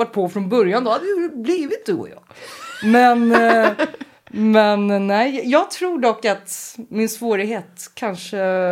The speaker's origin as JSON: {"language": "Swedish", "town": "Kumla", "region": "Örebro County", "country": "Sweden", "said": "jag är från Örebro, men nej, jag är ju utanför Örebro, Kumla området"}